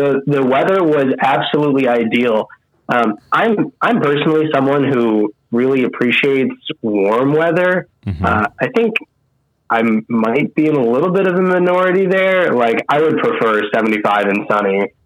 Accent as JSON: {"language": "English", "region": "Wisconsin", "country": "United States", "tie": "born or raised there", "lives_now": "Chicago, United States", "said": "I grew up in Wisconsin, live in Chicago now. It gets cold."}